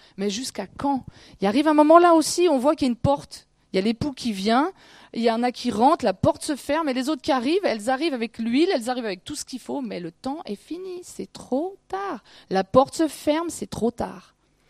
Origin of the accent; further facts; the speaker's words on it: France; surtout en tant que Français, on attend le salut des autres